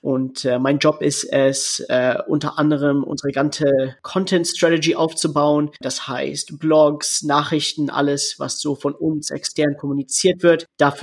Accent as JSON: {"language": "German", "country": "Canada", "tie": "born or raised there", "lives_now": "Germany", "said": "Und davor habe ich in Kanada gelebt. Ich bin in Kanada aufgewachsen, obwohl ich in Deutschland geboren bin."}